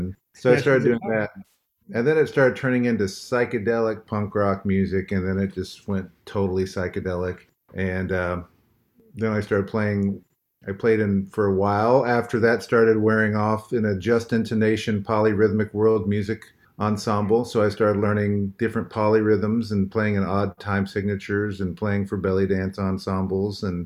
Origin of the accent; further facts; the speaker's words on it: Florida, United States; also born or lived in Tennessee; Like I said, I grew up in the South. I was born in Tennessee. My family's from Kentucky. I'm the only one born in Tennessee. Grew up in Florida